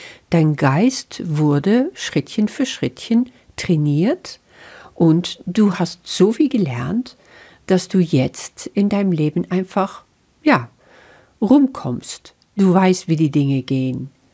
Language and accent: German; Netherlands; German is a second language; now in Germany; Das ist nun mal so als Niederländerin. Ich bin schon so lange in Deutschland, aber du wirst dich daran gewöhnen, dass mein Deutsch einfach nicht perfekt ist.